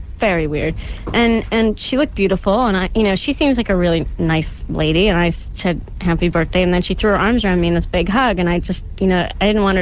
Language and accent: English; United States; I'm from America.